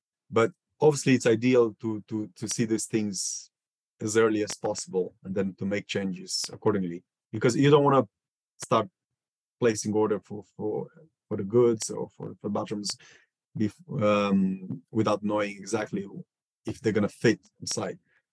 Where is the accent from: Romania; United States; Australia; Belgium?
Romania; now in United Kingdom; Yeah, I first came in the UK in 2014. I'm originally from Romania.